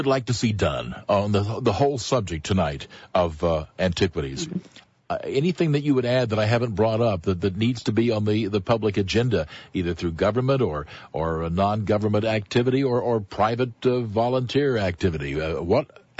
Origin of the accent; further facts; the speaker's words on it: Lebanon, Missouri, United States; I can cite an example of what I'm talking about in my hometown. of Lebanon, Missouri.